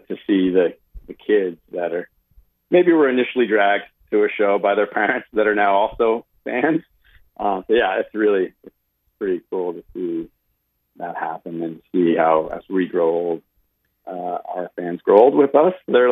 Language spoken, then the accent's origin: English; Hawaii, United States; now in Maine, United States; I'm married a Mainer. I'm from Hawaii, but I've been in Maine since 2005 and just fell in love with this place